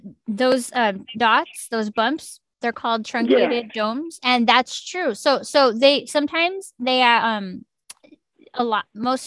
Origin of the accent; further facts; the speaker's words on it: New Mexico, United States; now in Austin, United States; I remember when I first moved to Austin, of course, I grew up in New Mexico where everything's super rural and we don't have a lot of those.